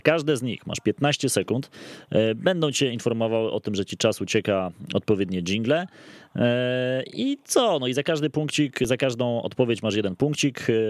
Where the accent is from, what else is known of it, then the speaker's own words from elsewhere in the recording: Kolo, Greater Poland Voivodeship, Poland; also born or lived in Konin; Jak jadę do koła, mówię, tutaj się wychowywałem